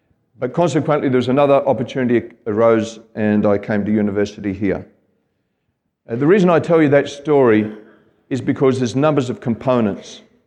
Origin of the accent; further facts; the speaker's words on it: Australia; also born or lived in Scotland; I was born in Scotland and we emigrated to Australia when I was just a little fella, 6 years old. And I grew up in a family that was working class